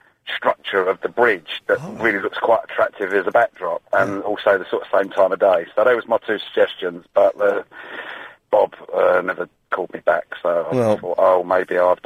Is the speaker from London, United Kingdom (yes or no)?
yes; London, United Kingdom; I'm from South London.